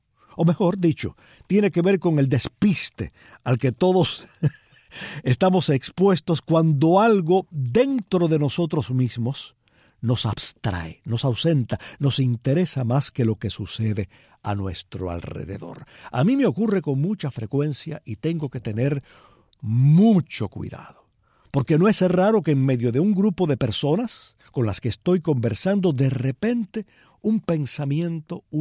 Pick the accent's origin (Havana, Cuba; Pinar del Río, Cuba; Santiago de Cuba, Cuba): Santiago de Cuba, Cuba; Palma Soriano; Yo soy de Palma Soriano, si sería una frase regionalista, o si en toda Cuba se hablaba